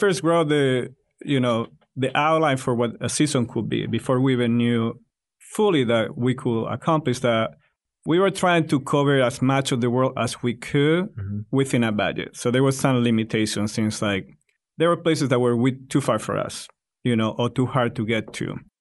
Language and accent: English; Spain; English is a second language; Then Barcelona was a choice two ways. One is my home country. I'm not from Barcelona, but it was exciting for me to do it.